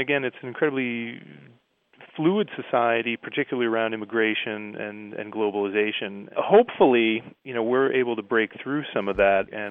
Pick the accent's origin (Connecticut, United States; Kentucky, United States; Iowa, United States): Connecticut, United States; No, I'm American.